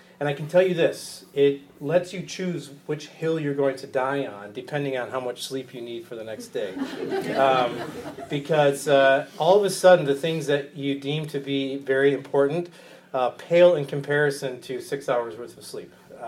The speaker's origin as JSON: {"language": "English", "town": "Grand Rapids", "region": "Michigan", "country": "United States", "tie": "born or raised there", "said": "She grew up in Ann Arbor. I grew up in the Grand Rapids area."}